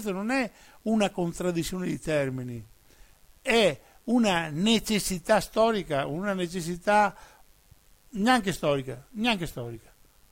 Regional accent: Veneto, Italy; noi non veniamo da lontano per andare lontano, veniamo dalla Serenissima ma vogliamo andare lontano.

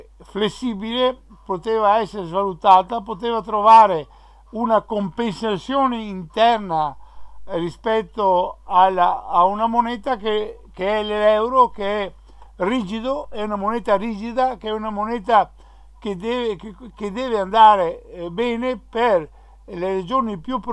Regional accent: Veneto, Italy; falliremo anche noi come veneti, falliremo nella nostra determinazione di dar vita ridare vita alla Veneta Serenissima Repubblica.

